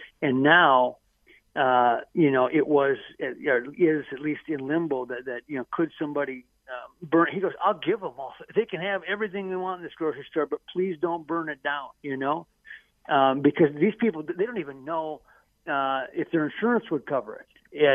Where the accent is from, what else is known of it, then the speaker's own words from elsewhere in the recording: Minnesota, United States; you were so proud as a Minnesotan to see our law enforcement step up to protect our state